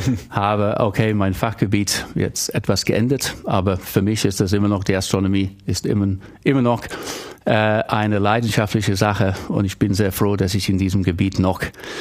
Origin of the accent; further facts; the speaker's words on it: Birmingham, West Midlands, United Kingdom; German is a second language; moved away as an adult; also born or lived in Leeds; Ich bin Engländer, ja. Ursprünglich aus Birmingham in Mittelengland, und habe dann an der Universität Leeds studiert